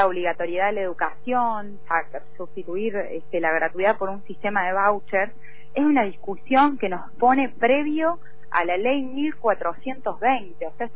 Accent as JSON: {"language": "Spanish", "country": "Argentina", "said": "que es nuestro orgullo, como lo decía, como argentina."}